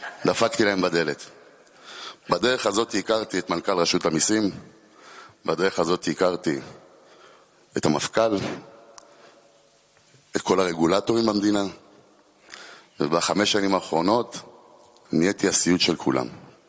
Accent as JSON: {"language": "Hebrew", "town": "Bat Yam", "region": "Tel Aviv District", "country": "Israel", "tie": "born there", "said": "נולדתי בבת ים, אני אבא לשלושה ילדים"}